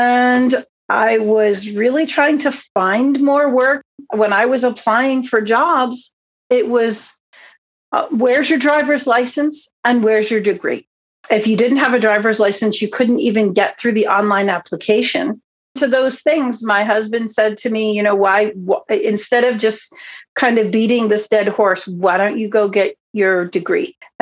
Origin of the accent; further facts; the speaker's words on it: Schenectady, New York, United States; born there; I was born in 1970 in Schenectady, New York. I was born blind.